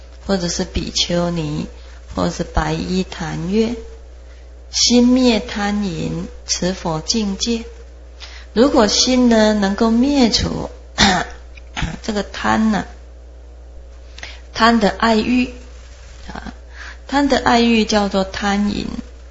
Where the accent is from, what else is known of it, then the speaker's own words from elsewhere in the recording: China; 那我们中国人叫中道，我们中国人是中时，所以中国人的时辰呢是十二个时